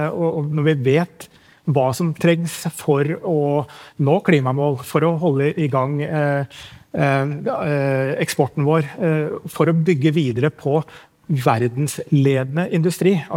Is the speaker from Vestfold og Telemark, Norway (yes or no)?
no; Lillehammer, Innlandet, Norway; vi skal ha en vei fra Oslo til min hjemby Lillehammer